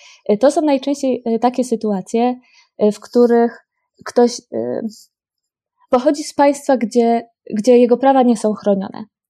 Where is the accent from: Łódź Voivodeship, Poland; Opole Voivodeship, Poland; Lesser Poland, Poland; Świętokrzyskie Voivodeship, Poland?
Lesser Poland, Poland; Kraków; Ja jestem z Krakowa, więc to jest najczęściej w porcie lotniczym na Balicach.